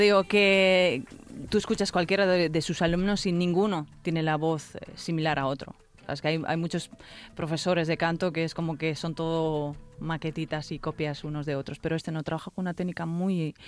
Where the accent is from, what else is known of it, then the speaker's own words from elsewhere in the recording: Tomiño, Galicia, Spain; Yo soy de Tomiño. Es del Baixo Miño, cerquita de Portugal. Yo tengo muchísima influencia portuguesa.